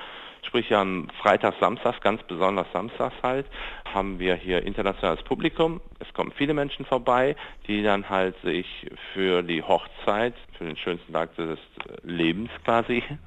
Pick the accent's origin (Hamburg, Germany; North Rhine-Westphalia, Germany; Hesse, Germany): North Rhine-Westphalia, Germany; Duisburg; Ich bin gebürtiger Marxloh, ich komme aus Marxloh, bin weggezogen, weil mich das Image gestört hat in Marxloh